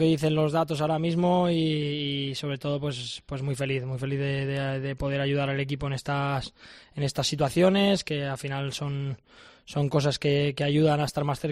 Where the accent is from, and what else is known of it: Valencia, Valencian Community, Spain; born or raised there